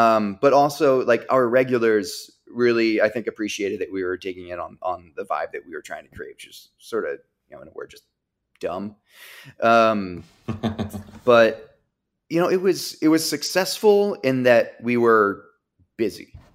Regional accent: Virginia, United States; accent: Virginia; Yeah, every once in a while my Virginia accent creeps back up.

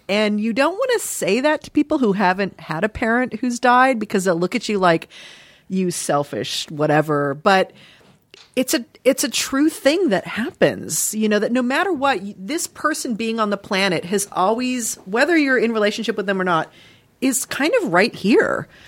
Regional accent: Dayton, Ohio, United States; born there; I was born in Dayton, Ohio. My mom was born and raised in Dayton, Ohio.

